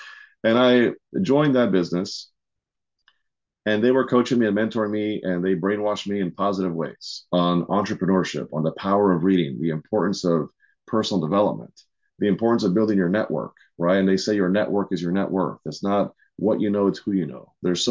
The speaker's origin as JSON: {"language": "English", "region": "Maryland", "country": "United States", "said": "I'm from Maryland, DC area."}